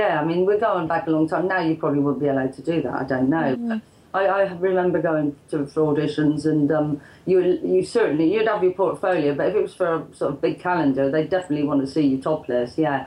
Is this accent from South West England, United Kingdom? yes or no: yes; Bristol, South West England, United Kingdom; especially because John decided to call me … because he knew I was from Bristol.